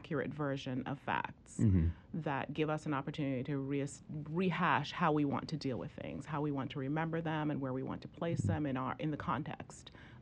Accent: Bahamas; now in United States; I grew up in the Bahamas

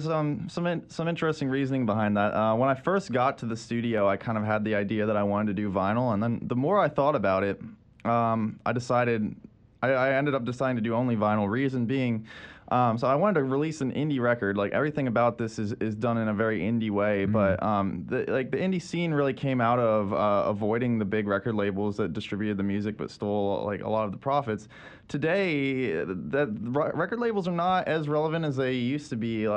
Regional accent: Pennsylvania, United States; Pennsylvania, where I'm from, playing two shows up there, one late October, one early November, so some of my hometown crowd will get to see that.

